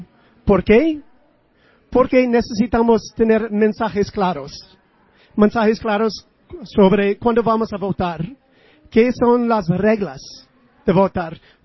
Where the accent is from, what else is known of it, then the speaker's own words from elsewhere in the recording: United States; En mi país, yo soy de los Estados Unidos